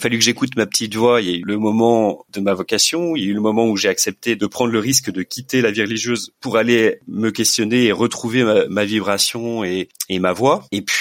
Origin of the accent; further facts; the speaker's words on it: Grand Est, France; also born or lived in Île-de-France; Alors moi, je suis pas du tout breton. À mon grand dam, je rêverais d'être breton. Je suis lorrain. Je suis de la région de Nancy. Okay. Et je suis né en région parisienne.